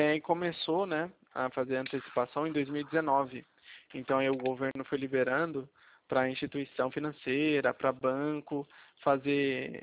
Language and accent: Portuguese; São Paulo, Brazil; eu sou do interior de São Paulo.